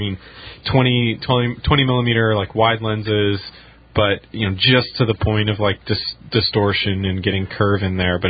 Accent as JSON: {"language": "English", "town": "Seattle", "region": "Washington", "country": "United States", "tie": "born or raised there", "said": "In fact, in my hometown, Seattle has a Cinerama theater"}